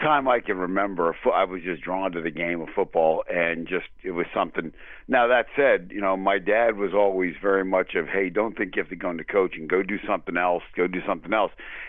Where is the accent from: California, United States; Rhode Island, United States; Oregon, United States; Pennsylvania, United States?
Pennsylvania, United States; State College; Yeah, I was born in State College and grew up here and was one of five kids, three boys and two girls.